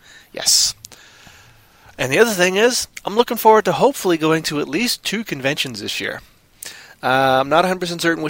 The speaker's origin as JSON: {"language": "English", "country": "Canada", "said": "Because I'm Canadian."}